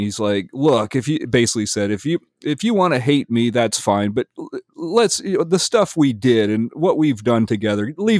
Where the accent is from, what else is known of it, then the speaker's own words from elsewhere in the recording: United States; Here, I'm the American. You're the Canadian, ripping on the Canadian singer.